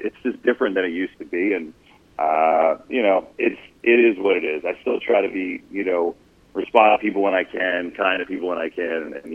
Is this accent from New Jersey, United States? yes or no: yes; New Jersey, United States; I grew up in North Jersey, and so my family was Giants fans